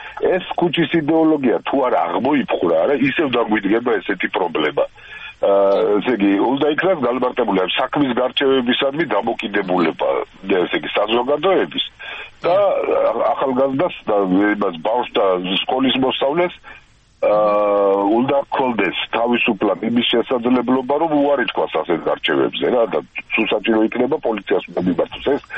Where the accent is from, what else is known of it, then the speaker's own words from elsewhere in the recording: Tbilisi, Georgia; თბილისში გავიზარდეთ, ხო, ყველამ და ვიცით